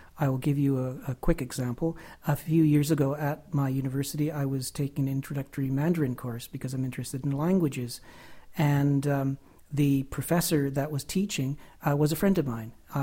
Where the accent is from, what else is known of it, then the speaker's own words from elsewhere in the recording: Canada; we're all Canadian